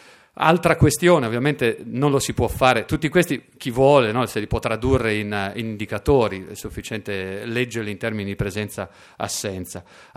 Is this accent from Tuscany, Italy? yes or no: no; Genoa, Liguria, Italy; poi da genovesi ci viene anche abbastanza facile